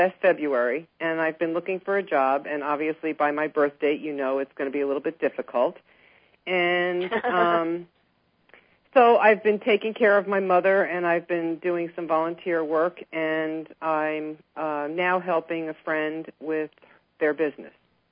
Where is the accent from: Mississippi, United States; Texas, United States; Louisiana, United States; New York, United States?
New York, United States; Manhattan; born there; also born or lived in Staten Island; You're not going to believe this, but I was born in Manhattan.